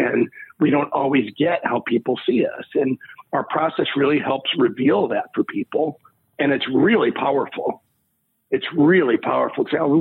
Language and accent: English; Chicago, Illinois, United States; now in Atlanta, United States; I will certainly, develop my local Atlanta network, but I'm born and raised in Chicago for 30 years.